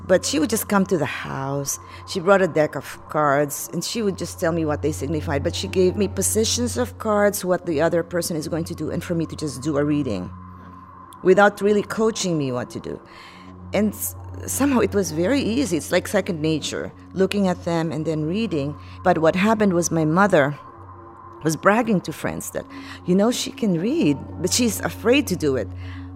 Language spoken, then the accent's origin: English; San Juan, Metro Manila, Philippines; now in Orange, United States; I am from Orange, California, originally from the Philippines, San Juan.